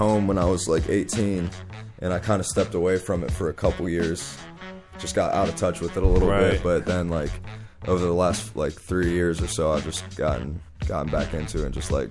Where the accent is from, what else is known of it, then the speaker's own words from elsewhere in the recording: Ohio, United States; also born or lived in California; now in Nashville, United States; But yeah, I just moved back to Nashville in September. I'm from Ohio originally. I was living out in California the last 4 years